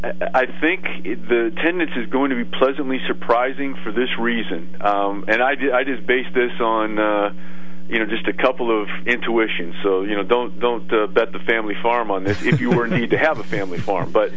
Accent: Iowa, United States; The people from my home state, from Iowa, they may not make the trek because, hey, it's planting season.

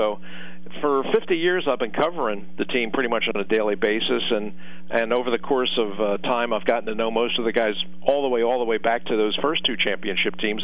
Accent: Philadelphia, Pennsylvania, United States; born there; Oh, forever. I mean, I was born in Philadelphia.

